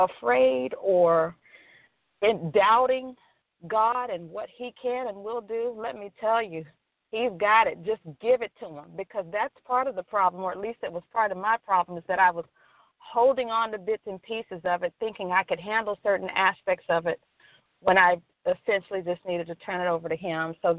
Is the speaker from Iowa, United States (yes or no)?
no; Texas, United States; When I came back to Texas, because I'm from Texas, I came back in 2017, I was facing a mountain of issues.